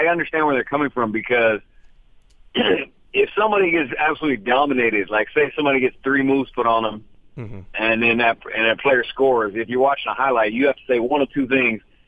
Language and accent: English; Keizer, Oregon, United States; So I drove up an hour from my hometown of Kaiser, Oregon with my brother